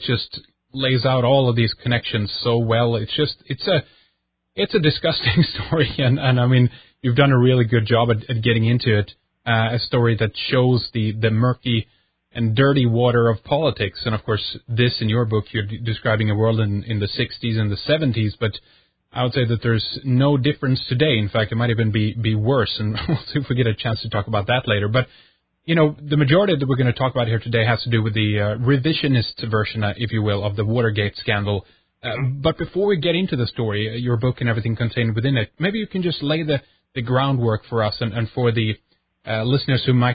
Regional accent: Sweden; from Sweden.

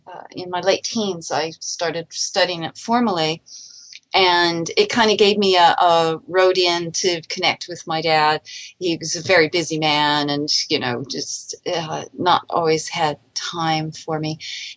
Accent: Santa Cruz, California, United States; moved away; I'm from Santa Cruz, California, and there are things like the mountains so close to the sea and that green color of the ocean and kelp.

